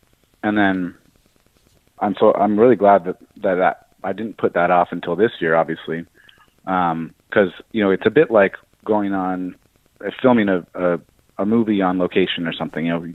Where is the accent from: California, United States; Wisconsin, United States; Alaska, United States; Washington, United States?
Washington, United States; Seattle; I'm from Seattle, so it really reminds me of the Northwest